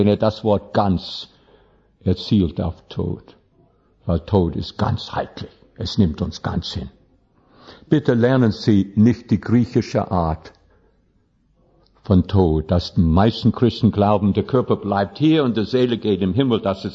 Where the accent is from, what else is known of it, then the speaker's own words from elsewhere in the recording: Baden-Württemberg, Germany; accent: Swabian; jetzt bin ich ein Schwabe, Sie merken alle von meiner Aussprache, dass ich Schwäbische fahre, oder?